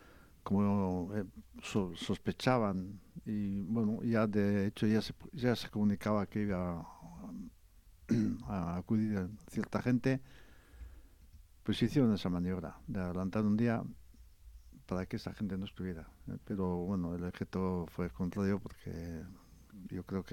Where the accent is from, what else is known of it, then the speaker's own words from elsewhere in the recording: Basque Country, Spain; Como pueblo vasco, creo que en 40 años no hemos avanzado